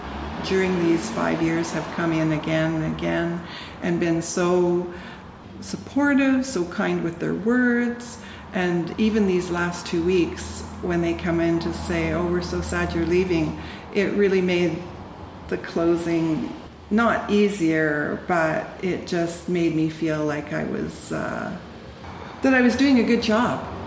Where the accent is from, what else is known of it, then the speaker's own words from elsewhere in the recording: Penticton, British Columbia, Canada; now in Salmon Arm, Canada; I did. I came from Penticton, so in the Okanagan.